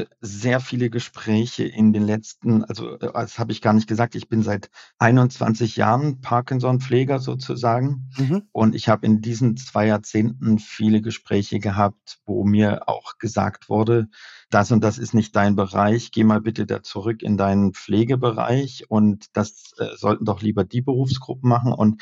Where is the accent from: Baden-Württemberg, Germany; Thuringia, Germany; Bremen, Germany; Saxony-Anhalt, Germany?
Thuringia, Germany; Und dann, das war damals in Thüringen, wo ich herkomme, auch ursprünglich.